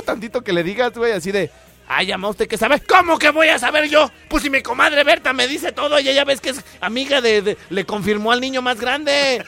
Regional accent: Jalisco, Mexico; Y que soy allá de Jalisco y ni sabes, güey, las costumbres.

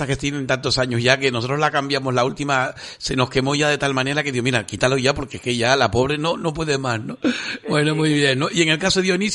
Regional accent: Canary Islands, Spain; yo hablo como me da la gana, que soy canario.

